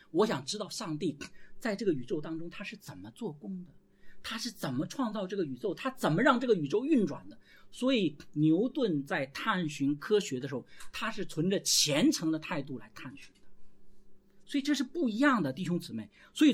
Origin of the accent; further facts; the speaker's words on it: China; 我们中国人是世界上面公认的很聪明的民族，同意吧？